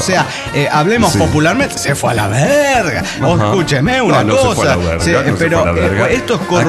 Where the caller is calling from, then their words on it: Arica, Arica y Parinacota, Chile; de Arica, Chile.